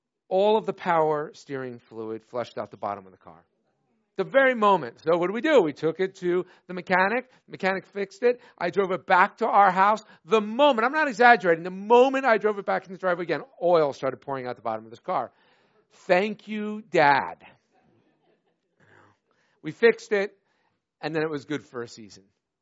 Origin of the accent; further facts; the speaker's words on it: New Jersey, United States; now in Wisconsin, United States; My parents live in New Jersey. I grew up in New Jersey, the Garden State. Don't make fun of it. It is the Garden State.